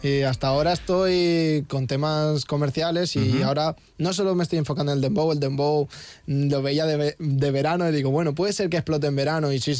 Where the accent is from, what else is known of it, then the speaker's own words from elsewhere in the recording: Catalonia, Spain; Yo soy catalán, pero el catalán se me da un poco como el culo.